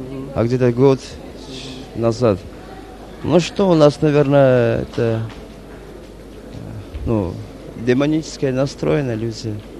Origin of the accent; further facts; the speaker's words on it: Armenia; я из Армении.